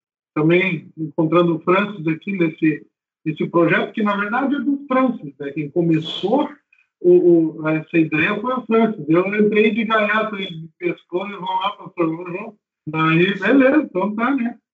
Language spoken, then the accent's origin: Portuguese; Gramado, Rio Grande do Sul, Brazil; sou natural de Gramado, Rio Grande do Sul. Meu pai era pastor lá quando eu nasci